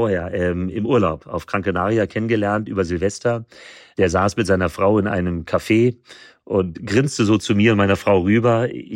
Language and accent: German; Munich, Bavaria, Germany; alle kommen wir aus München.